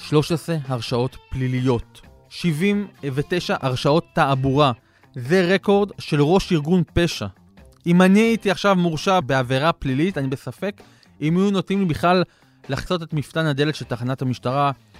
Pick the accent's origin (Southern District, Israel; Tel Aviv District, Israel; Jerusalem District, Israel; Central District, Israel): Southern District, Israel; Ashkelon; also born or lived in Canada; אני גדלתי בעיר אשקלון, נולדתי בקנדה, אבל ההורים שלי היו שם במסגרת שליחות של הסוכנות היהודית, לימדו שם עברית בבתי ספר, באוטובה ובטורונטו.